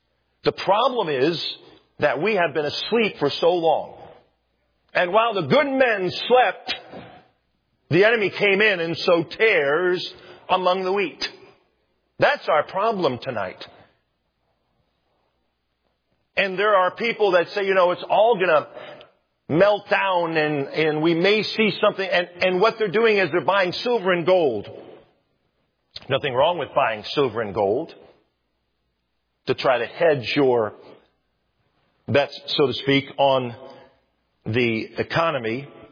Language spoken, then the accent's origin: English; United States; I'm still glad that I'm an American.